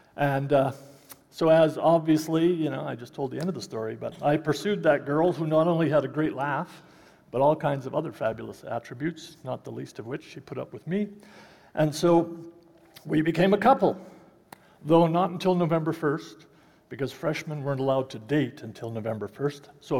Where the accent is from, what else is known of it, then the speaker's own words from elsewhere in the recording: Dawson Creek, British Columbia, Canada; born there; now in Saskatoon, Canada; I was born in Dawson Creek, mile zero of the Alaska Highway, and I moved east till I came to the promised land, and here I stay.